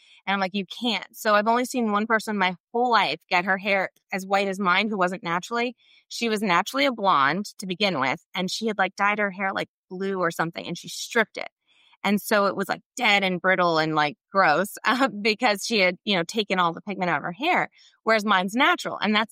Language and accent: English; New York, United States; accent: Southern; also born or lived in Kentucky; And so when I was born in Kentucky, and when I moved to New York, I moved in second grade when all the other kids had been together for a few years. I moved with two color hair, two colored skin, and a Southern accent.